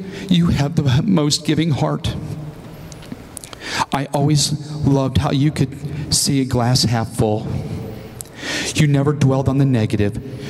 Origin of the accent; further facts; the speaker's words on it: Texas, United States; we've been going to church for about 3 years in Georgia because my job took me to Georgia. We're from Texas.